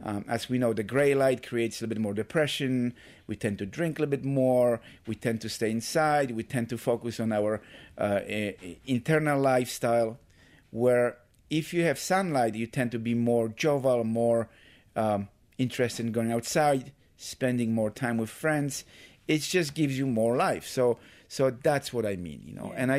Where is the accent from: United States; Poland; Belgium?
Poland; moved away as an adult; I grew up in Poland. My first 20 years I spent there. So my aesthetics, my ideology, my knowledge of the world were shaped by my first 20 years of my life in Poland.